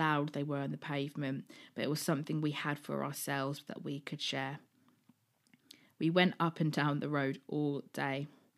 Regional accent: East Coast, United States; who was originally from California where it never snowed, and I grew up on the East Coast

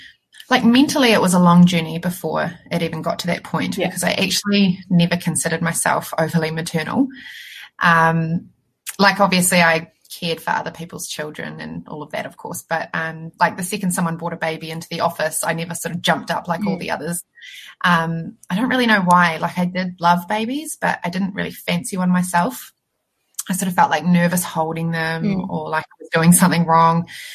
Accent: Christchurch, Canterbury, New Zealand; I'm from Christchurch.

